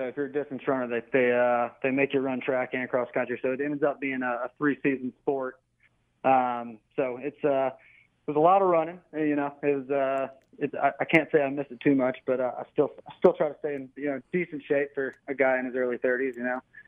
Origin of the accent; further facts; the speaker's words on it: Chapel Hill, North Carolina, United States; Yeah, I grew up in Chapel Hill. So, you know, in the Triangle